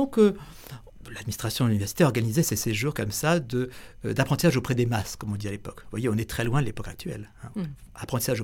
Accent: France; also born or lived in China; moi qui ai fait assez peu de travaux manuels en France, dans mon enfance ou dans ma jeunesse

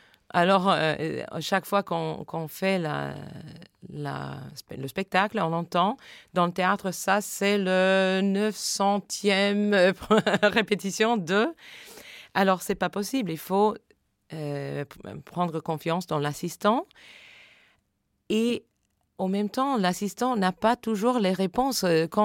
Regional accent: United States; French is a second language; parce que c'est quelque chose qui manque chez nous aux États-Unis, la connaissance de scène.

